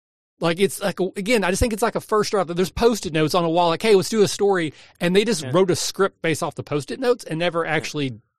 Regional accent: Southeast, United States; But I'm from the Southeast. We have a restaurant called Long John Silver

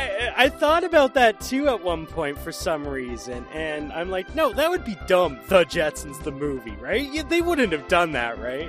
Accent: Canada; It's one of those ones that makes me feel seen as a Canadian.

